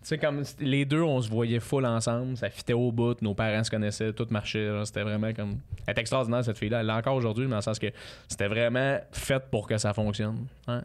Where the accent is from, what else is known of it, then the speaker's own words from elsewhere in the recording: Quebec, Canada; Ouais, moi, je viens de la Rive-Nord.